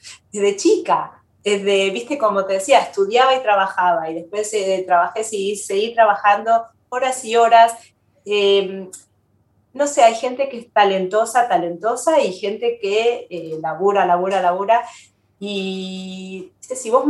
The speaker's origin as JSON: {"language": "Spanish", "region": "Buenos Aires", "country": "Argentina", "moved": "yes", "said": "Yo hace más años estoy acá que los que me fui de Buenos Aires, de Argentina. Acá sigo siendo la extranjera. Cuando voy a Buenos Aires soy una gringa"}